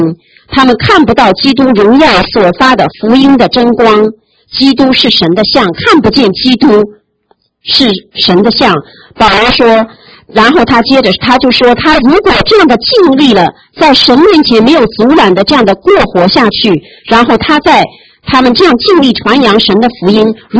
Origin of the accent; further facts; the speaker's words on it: China; 我们中国人经常会说摸摸你的良心，看看到底是怎么样，良心对你说什么。